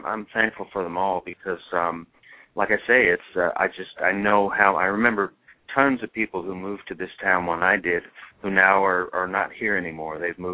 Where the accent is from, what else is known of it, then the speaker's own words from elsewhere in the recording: Bracebridge, Ontario, Canada; moved away as an adult; wondering whether I'd made the worst decision of my life by moving 1,000 miles from Bracebridge, Ontario, my hometown